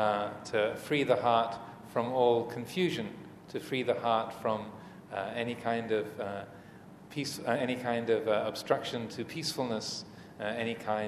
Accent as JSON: {"language": "English", "country": "United Kingdom", "tie": "born there", "also_born_or_lived": "Thailand", "said": "I was born in England physically, my life as a monk began here in Thailand, and particularly up in the northeast in Ubon province."}